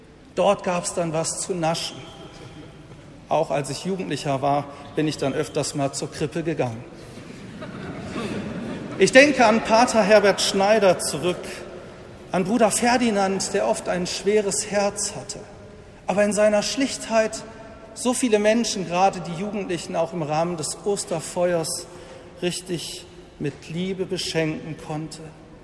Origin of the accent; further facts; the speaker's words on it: Tönisheide, North Rhine-Westphalia, Germany; der damals in einer schwierigen Situation dann Tönnesheide mit übernahm, meine Heimatgemeinde